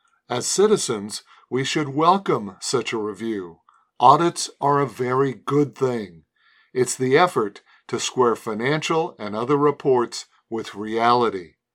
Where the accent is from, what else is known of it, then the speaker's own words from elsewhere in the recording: Pennsylvania, United States; including my home state of Pennsylvania